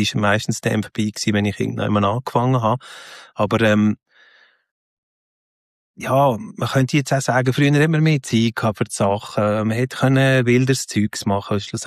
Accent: Lucerne, Switzerland; Und ich bin eigentlich im Raum nach Luzern aufgewachsen, ja, in so einem Dialekt.

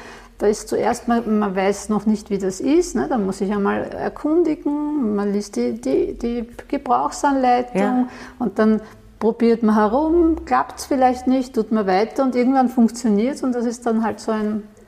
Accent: Vienna, Austria; Ja, ich bin ja in Meidling aufgewachsen

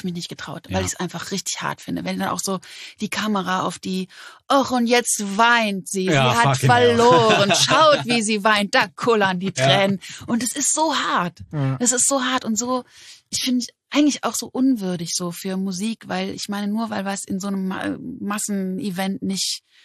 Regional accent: Berlin, Germany; also born or lived in Mannheim; so bin ich eben mit 11 in Berlin gelandet und hier groß geworden. Genau, in Mannheim geboren.

